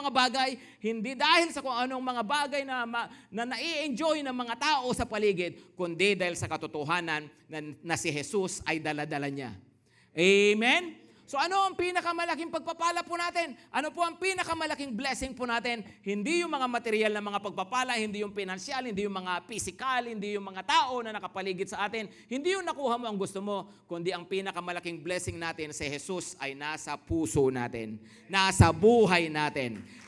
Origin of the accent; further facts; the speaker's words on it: Ilocos Region, Philippines; ang home church ko sa Pangasinan. No? So, ako ay taga Pangasinan.